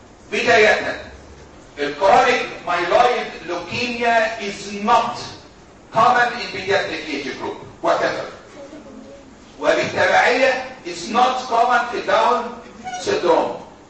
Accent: Egypt; لكن عندنا في مصر حدش يقول ما بعرفش

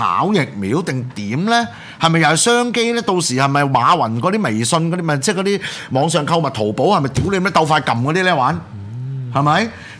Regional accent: Hong Kong; 我哋香港人係優秀

